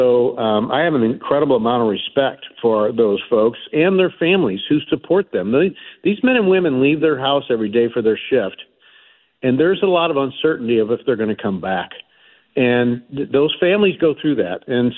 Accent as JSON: {"language": "English", "town": "St. Louis", "region": "Missouri", "country": "United States", "said": "I'm from North City, St. Louis. And, you know, after my dad left when I was a year old, youngest of six"}